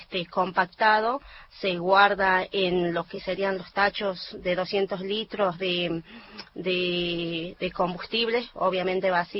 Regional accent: Santa María, Catamarca, Argentina; yo soy nacida en Santa María, Catamarca, y bueno, soy oriunda del norte.

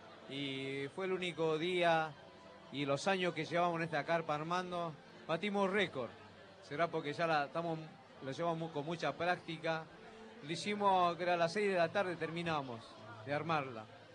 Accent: Jujuy, Argentina; yo la verdad que soy de Jujuy

